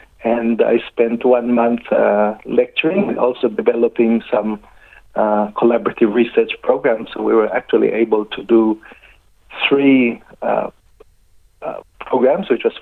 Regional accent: Philippines; English is a second language; now in Melbourne, Australia; you share your expertise as a Filipino expat scientist, and it's a very generous program.

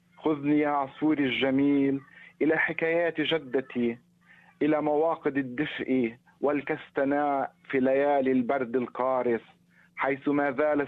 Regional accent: Lebanon; ولكني سأقرأ شيئا فرح عن طفولتي في لبنان وعن ذكريات الطفولة

